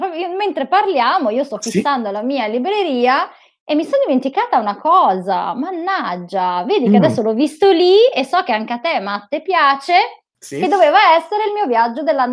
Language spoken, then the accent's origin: Italian; Milan, Lombardy, Italy; Quindi da Milano, io sono di Milano, quindi da Milano